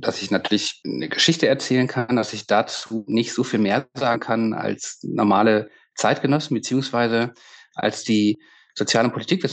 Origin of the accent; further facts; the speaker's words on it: North Rhine-Westphalia, Germany; Ich bin in einem Dorf am Niederrhein groß geworden